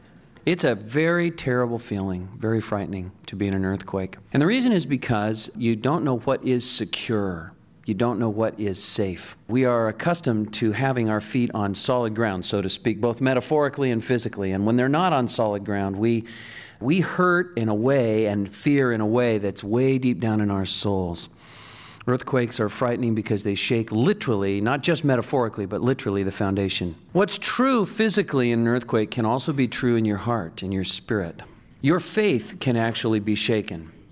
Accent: California, United States; now in Oregon, United States; I'm from California originally.

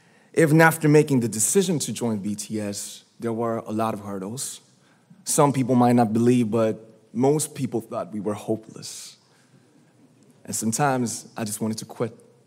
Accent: Ilsan, Gyeonggi Province, South Korea; English is a second language; I was born in Ilsan, a city near Seoul, South Korea. It is a really beautiful place with a lake, hills, and even an annual flower festival. I spent a very happy childhood there

